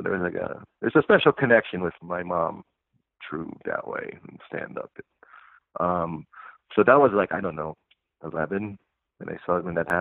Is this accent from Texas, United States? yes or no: no; Passaic, New Jersey, United States; I grew up in Passaic, but I went to, for grade school, went to a Catholic school in Wellington, New Jersey, which was the neighboring town in Passaic. And that town was like nearly 80% Polish. So I grew up, you know, with friends who are Polish